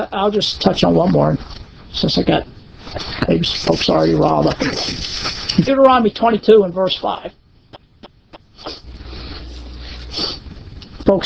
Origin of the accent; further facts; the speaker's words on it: Scotland, United Kingdom; I'm Scottish. I would maybe feel funny in a kilt